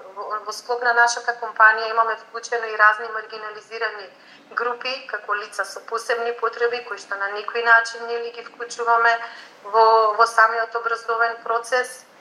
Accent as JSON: {"language": "Macedonian", "town": "Vinica", "region": "Eastern", "country": "North Macedonia", "tie": "born or raised there", "said": "мене ми е многу мило и драго што можам во моето родно место да се себе реализирам"}